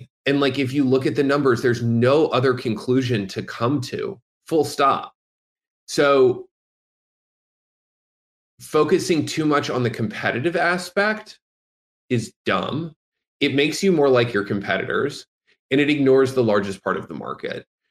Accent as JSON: {"language": "English", "country": "United States", "said": "I, as an American citizen, don't really see a lot of opportunity to reform that government"}